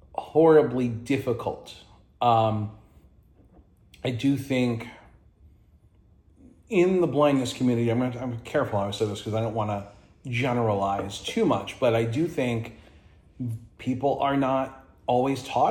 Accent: Ireland; And I'm Irish. We eat meat and potatoes every day.

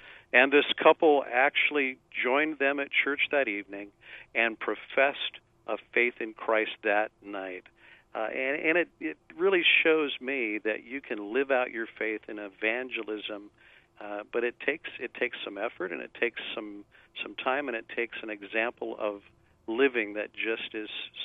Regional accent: Tucson, Arizona, United States; now in Hawaii, United States; You know, I was raised in Tucson, Arizona, about as far from Hawaii as you can get. It's dry and lots of cactus.

